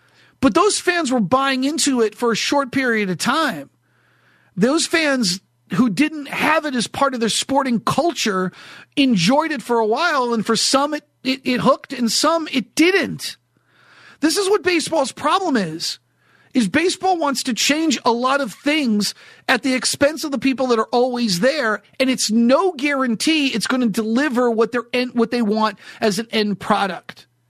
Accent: New Hampshire, United States; I was hired by this radio station in Manchester, New Hampshire, near my hometown where I grew up.

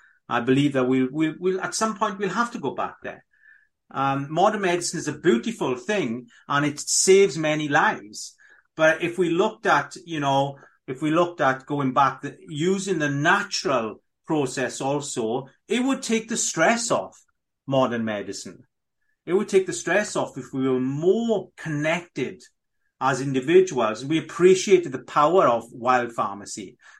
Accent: Wales, United Kingdom; first language cy; English is a second language; Because I'm Welsh speaking, we are taught to use all our letters. I don't get the English language.

